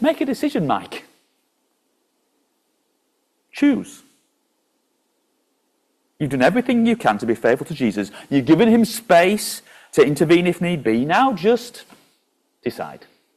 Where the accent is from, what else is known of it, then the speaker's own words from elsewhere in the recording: Yorkshire and the Humber, United Kingdom; as a Yorkshireman, it's hard for me to say